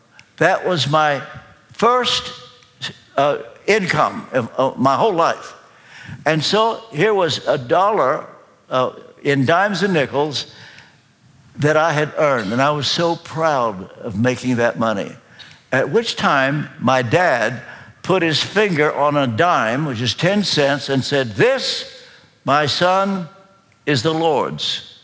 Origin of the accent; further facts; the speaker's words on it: Kentucky, United States; Well, we used to say back in the hills of Kentucky, I come from Kentucky, by the way, I don't want you to be intimidated by this.